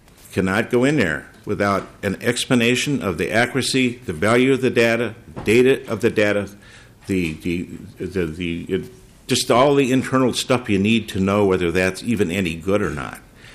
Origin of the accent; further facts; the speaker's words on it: England, United Kingdom; I can go to my hometown in England and see it just fine.